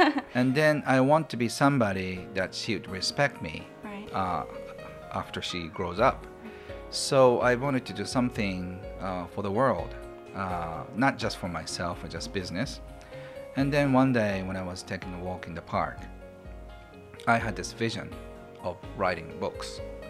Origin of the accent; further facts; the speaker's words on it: Kobe, Hyogo, Japan; English is a second language; Yes. I grew up in Kobe, Japan